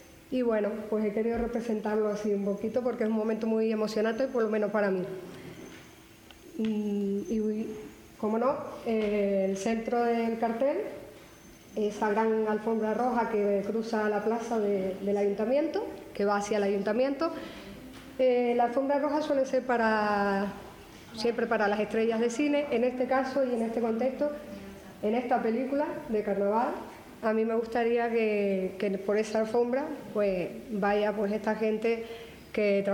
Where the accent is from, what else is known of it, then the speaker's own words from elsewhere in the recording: La Orotava, Canary Islands, Spain; soy de aquí de La Orotava. Y bueno, no suelo decir que soy orotavense, me gusta más decir que soy villera de corazón, que es otra cosita.